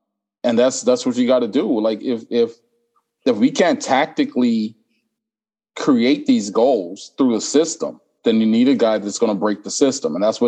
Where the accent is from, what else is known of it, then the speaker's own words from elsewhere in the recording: Omaha, Nebraska, United States; I'm from round the way. I'm from Omaha.